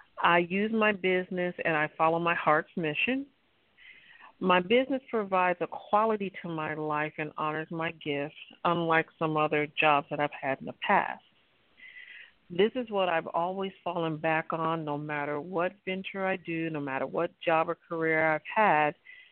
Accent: Cleveland, Ohio, United States; now in California, United States; I come from the Midwest, Cleveland, Ohio, and so we're workaholics back there. We work and we work and we work, and we don't just work one job, we work three or four jobs. So I came to California

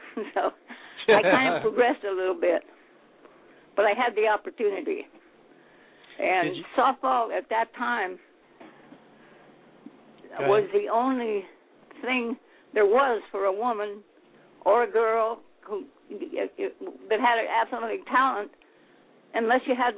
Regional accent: Los Angeles, California, United States; I'm a SoCal gal, born and raised in West Los Angeles when it was called Sawtelle. But I'm in the valley now. I'm in Van Nuys.

